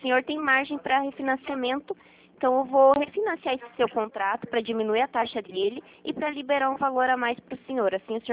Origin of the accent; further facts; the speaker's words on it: Paraná, Brazil; Eu sou do Paraná.